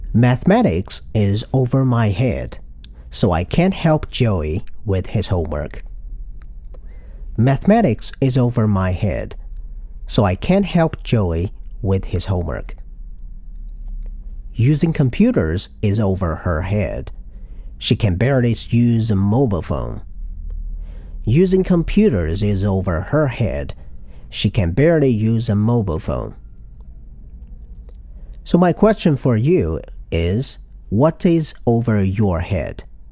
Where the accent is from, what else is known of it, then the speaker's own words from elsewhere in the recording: China; English is a second language; I'm an English teacher, and I'm Chinese. Since I've never been abroad before